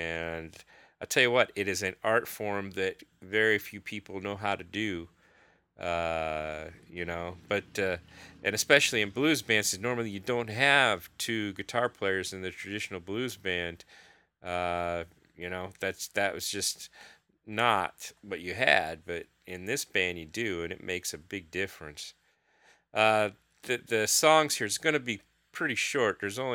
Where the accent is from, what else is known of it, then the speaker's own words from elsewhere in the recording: Iowa, United States; because I was from Iowa, because apparently everybody in Iowa must be farmers